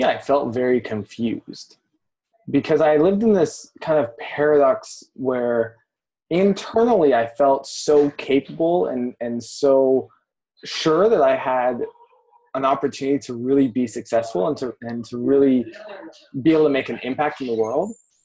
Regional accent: Canada; I'm Canadian.

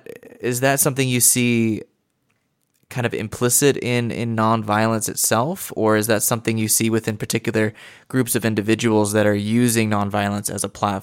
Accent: United States; because I'm an American here in the United States

